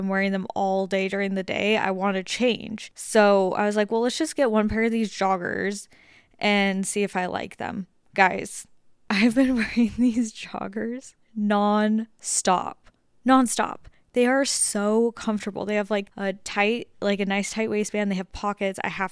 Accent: Las Vegas, Nevada, United States; hi, I'm born and raised in Las Vegas, multiple generations back, which is something about me that like is one of my favorite things in the entire world. I'm literally love that I'm from there.

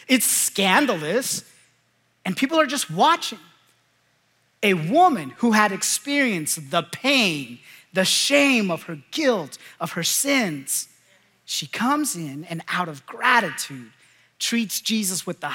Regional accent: California, United States; now in Oklahoma, United States; In fact, I grew up in Southern California. We fish with a fishing rod, right? And when we got here, one of my buddies from our life group took us out to the lake

